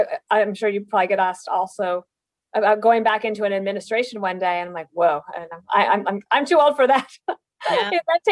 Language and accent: English; Wyoming, United States; born there; And I said, "Well, originally, you know, I was born in Wyoming."